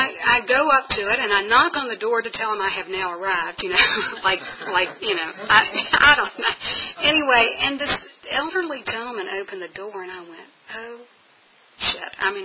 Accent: United States; I'm from Nelson County, or was it living in Nelson County then

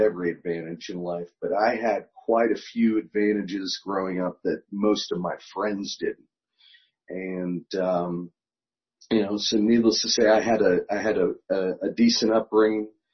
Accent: Montgomery County, United States; I grew up here in Montgomery County.

